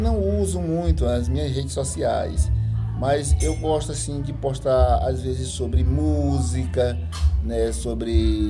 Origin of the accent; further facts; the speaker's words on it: Maranhão, Brazil; Eu sou sertanejo. Eu nasci no interior, né? Nasci no interior do estado do Maranhão, então eu, quando era criança, eu tinha muita vontade de ser vaqueiro.